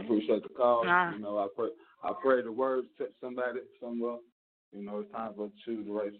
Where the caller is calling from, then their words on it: Houston, Texas, United States; I'm calling from Houston, Texas.